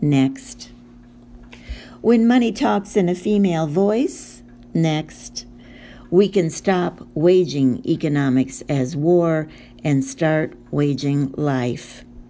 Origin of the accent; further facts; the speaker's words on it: Benton Harbor, Michigan, United States; This event in Benton Harbor, Michigan, my hometown, devastated by racism and corporate greed, shared women's stories and knowledge.